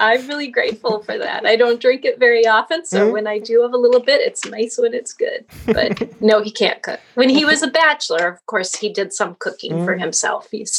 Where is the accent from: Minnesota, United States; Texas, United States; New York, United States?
Minnesota, United States; now in California, United States; So I'm originally from Minnesota, but I live in California and consider myself very settled here, been here since the late 70s.